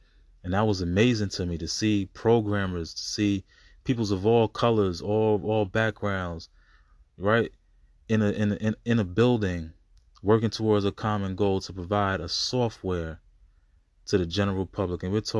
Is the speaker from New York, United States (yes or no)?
yes; Brooklyn, New York, United States; But as a young man growing up in Brooklyn, New York, I was into the hip hop, right?